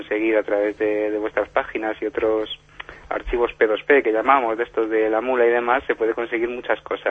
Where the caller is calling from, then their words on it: Toledo, Castilla-La Mancha, Spain; yo también soy de la ONCE, aquí de Toledo.